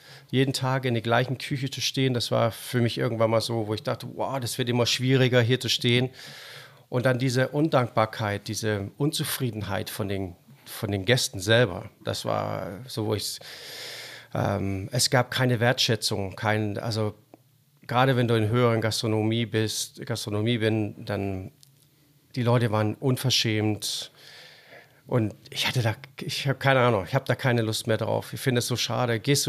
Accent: Denmark; Naja, ich bin ja Däne und liebe das, und in Skandinavien unterwegs zu sein.

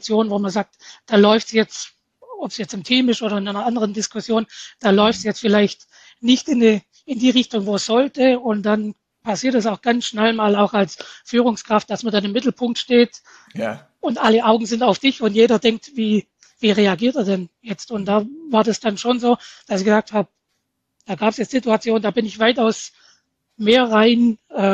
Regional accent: Baden-Württemberg, Germany; Und als Schwabe lässt man sich das nicht oft sagen.

